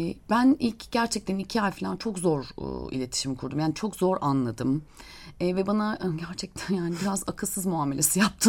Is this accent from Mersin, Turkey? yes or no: no; Diyarbakır, Diyarbakır Province, Turkey; Çok da göç almış bir memleketimiz Diyarbakır. Diyarbakır'da şu an yaşayan herkes Diyarbakırlı değil.